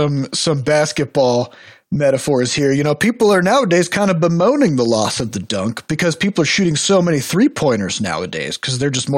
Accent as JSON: {"language": "English", "region": "Iowa", "country": "United States", "said": "I think we have a big problem because we're from Iowa."}